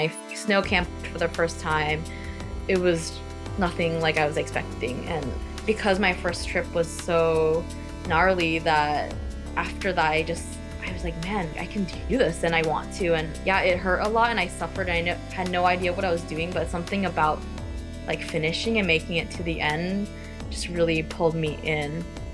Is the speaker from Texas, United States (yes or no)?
yes; Texas, United States; So I grew up in Texas, and I've never really experienced the outdoors growing up